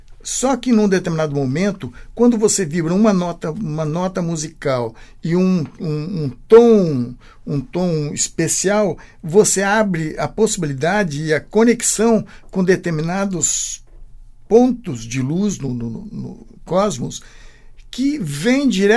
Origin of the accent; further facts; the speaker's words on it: Rolândia, Paraná, Brazil; Que a minha infância em Rolândia, na época do carnaval, que eu era pequenininho, eu acordava de madrugada